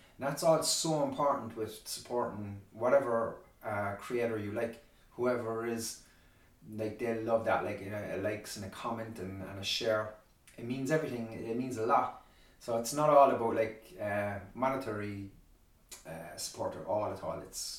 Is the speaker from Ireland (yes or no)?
yes; Ireland; Give me the bitter cold. I'm Irish and I want it all.